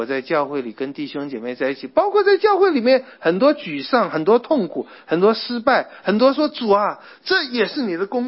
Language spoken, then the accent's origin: Chinese; Taiwan; 我觉得我们台湾的人也很悲惨